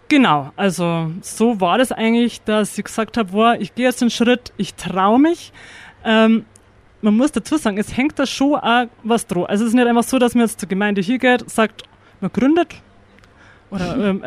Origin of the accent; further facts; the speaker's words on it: Piding, Bavaria, Germany; komme aus dem wunderschönen Piding.